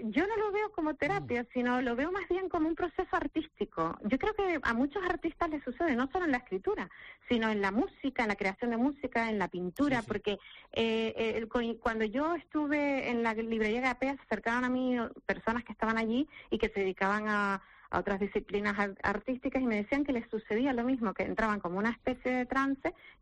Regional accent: Canary Islands, Spain; promocionarlo en mi tierra, porque yo era más conocida fuera del territorio canario que en Canarias.

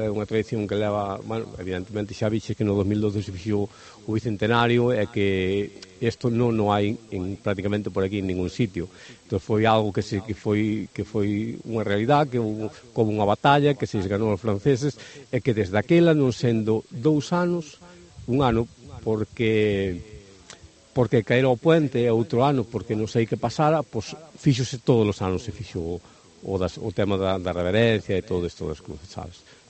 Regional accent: Villamariz, Galicia, Spain; Son de Villamariz.

